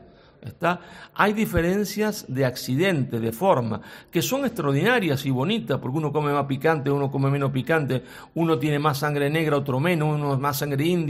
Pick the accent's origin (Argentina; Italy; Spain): Argentina; yo también soy como todo argentino, nos gusta el fútbol